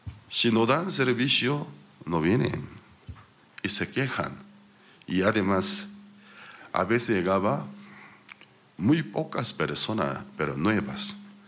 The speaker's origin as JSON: {"language": "Spanish", "country": "South Korea", "second_language": "Spanish", "moved": "yes", "lives_now": "Paraguay", "said": "yo vine de Corea"}